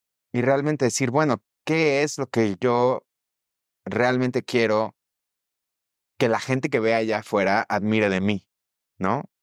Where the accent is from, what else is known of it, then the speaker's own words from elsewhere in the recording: Mexico; mi mexicanidad también, porque soy mexicano, y la parte queer.